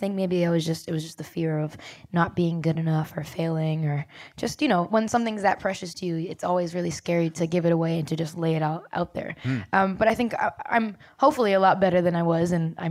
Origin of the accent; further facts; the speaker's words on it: Brampton, Ontario, Canada; I'm from Brampton, Ontario, Canada. No one even knows where that is.